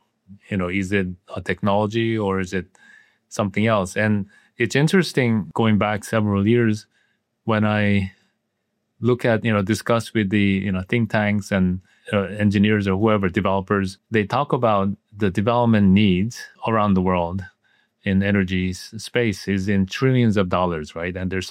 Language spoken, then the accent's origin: English; South Korea; moved away; In my home country in South Korea, energy was a foundation when the economic development started in the 50s and 60s.